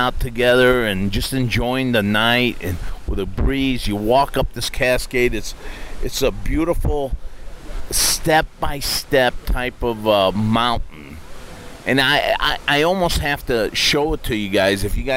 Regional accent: United States; But you know what? I'm American. I used to be, I'm from America, and I used to be a waiter in college.

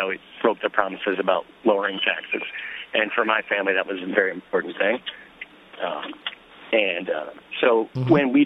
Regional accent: Missouri, United States; I'm from Missouri. I've been exposed to, lots of white people in Missouri.

